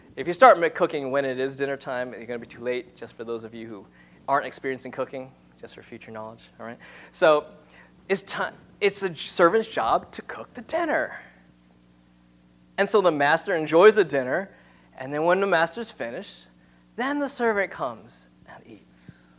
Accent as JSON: {"language": "English", "town": "Long Island", "region": "New York", "country": "United States", "tie": "born or raised there", "said": "as a little kid, growing up in Long Island, I'd be like, wow, maids."}